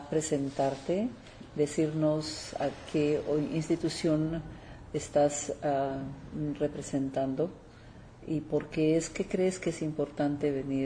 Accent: Costa Rica; English is a second language; And I'm from Costa Rica

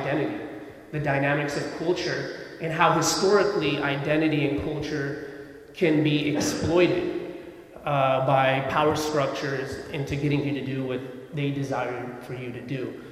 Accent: United States; Growing up in America, coming from Afghanistan, but growing up in America as an Afghan, and at home, my parents working really hard to make sure that I don't forget being Afghan

